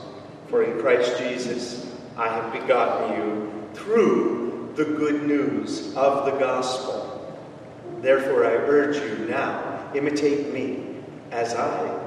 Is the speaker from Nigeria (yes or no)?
no; Texas, United States; also born or lived in Hong Kong; I grew up in East Texas. My father was in missions administration, and we traveled to different countries as I was growing up.